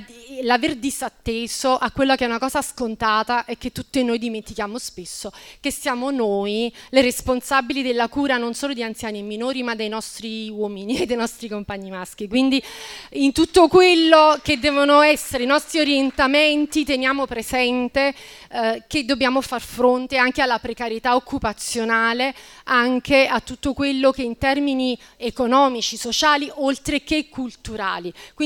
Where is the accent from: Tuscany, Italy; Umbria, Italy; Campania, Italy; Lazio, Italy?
Campania, Italy; sono della Campania